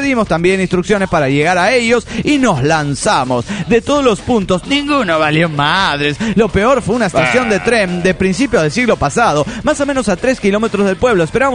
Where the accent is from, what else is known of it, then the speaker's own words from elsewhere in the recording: Aguascalientes, Mexico; also born or lived in Mexico City; yo en realidad nací en el DF mexicano